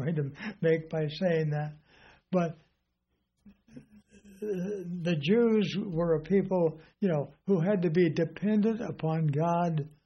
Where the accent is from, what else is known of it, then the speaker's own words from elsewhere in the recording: California, United States; I grew up in Southern California, and prior to World War II, we had a lot of Japanese truck farmers. All of the area between Compton, where we lived